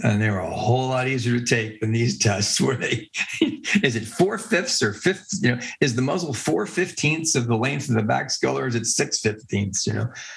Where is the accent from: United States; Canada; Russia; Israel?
Canada; I know what I'm thinking. I'm Canadian. I got a shot.